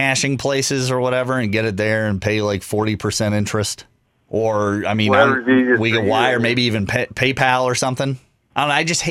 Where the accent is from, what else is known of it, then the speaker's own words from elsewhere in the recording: Virginia, United States; And he started in my hometown of Virginia.